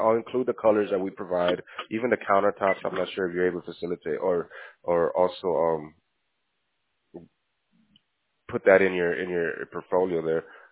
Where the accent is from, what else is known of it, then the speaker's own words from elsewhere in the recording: Texas, United States; I am from Texas.